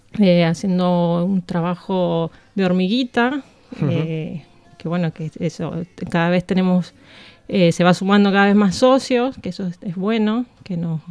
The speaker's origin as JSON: {"language": "Spanish", "country": "Argentina", "lives_now": "Bilbao, Spain", "said": "Soy argentina. Hace tiempo que vivo aquí en Bilbao."}